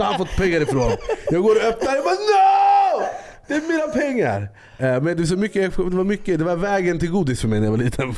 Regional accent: Jordbro, Stockholm County, Sweden; Hemma hos mig i Jordbro där jag växte upp, där fanns det ett skåp.

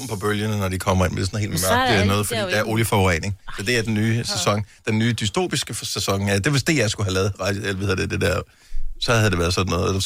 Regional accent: Bogense, Region of Southern Denmark, Denmark; Så er jeg vokset op i Bogense.

